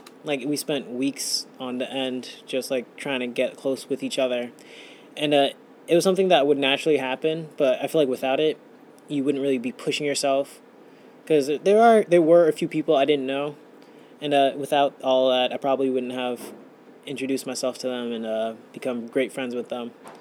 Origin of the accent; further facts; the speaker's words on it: Boston, Massachusetts, United States; I was born on March 16th, 1995, and I am from Boston.